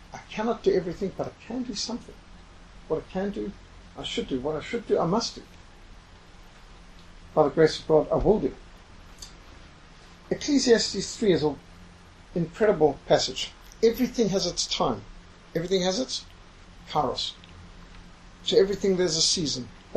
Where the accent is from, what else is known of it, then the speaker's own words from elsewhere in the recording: Zimbabwe; I was brought up in Rhodesia where ambushes, landmines, attacks was common, normal